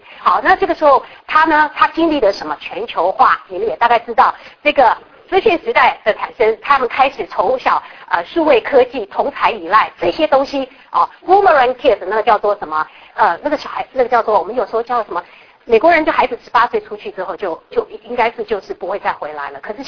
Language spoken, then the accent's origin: Chinese; Taiwan; 就说如果以我曾在台湾出生长大，就说到了我们长大之后，甚至孩子都出来了